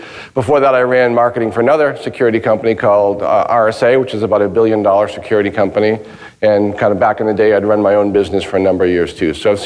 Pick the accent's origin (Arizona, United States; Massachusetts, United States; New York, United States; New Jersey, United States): Massachusetts, United States; Boston; We're from Boston.